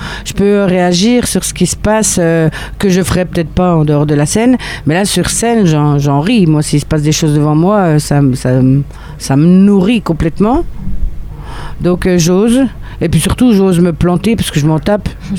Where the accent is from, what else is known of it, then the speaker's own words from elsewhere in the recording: Besançon, Bourgogne-Franche-Comté, France; moi, je viens de Besançon. À Besançon, les scènes, enfin, ça ferme de plus en plus.